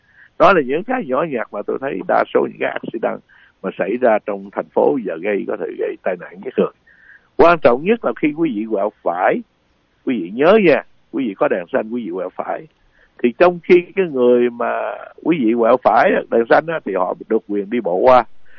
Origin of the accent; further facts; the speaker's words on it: Southern Vietnam, Vietnam; Tại vì, xin lỗi, tôi dân miền Nam đó chị.